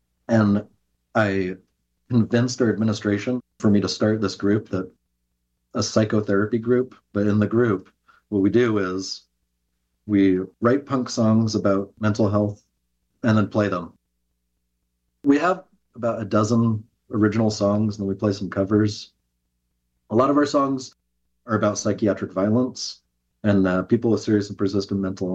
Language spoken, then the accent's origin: English; Eugene, Oregon, United States; I grew up in Eugene, Oregon, where I work now as a psychotherapist.